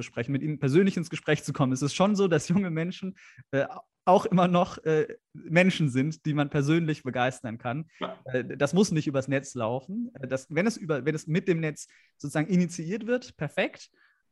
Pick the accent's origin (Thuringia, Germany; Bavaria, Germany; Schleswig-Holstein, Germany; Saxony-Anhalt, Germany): Bavaria, Germany; Munich; Etwas, was ich aus Süddeutschland kenne, denn ich bin in München zur Schule gegangen